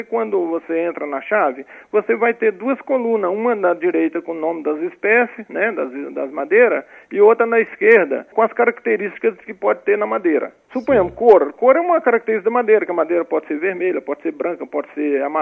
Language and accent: Portuguese; Minas Gerais, Brazil; eu sou de Minas, do interior de Minas, lá eles usam muito o cedro.